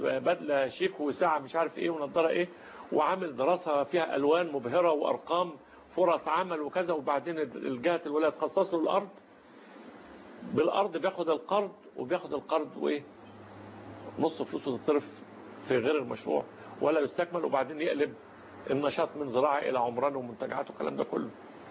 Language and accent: Arabic; Egypt; المانجا اللي عندنا في مصر